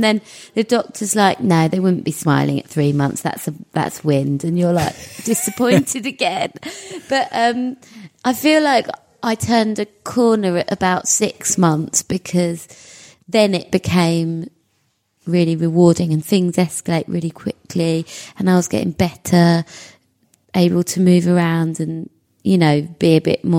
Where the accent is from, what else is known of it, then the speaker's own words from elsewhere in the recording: Hackney, London, United Kingdom; In Hackney.